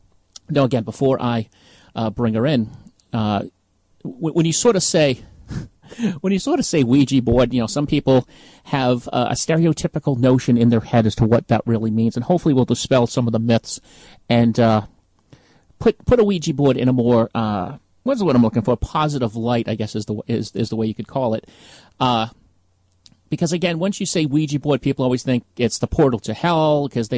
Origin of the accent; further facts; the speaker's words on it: Boston, Massachusetts, United States; Anyway, as you can probably tell, I am from Boston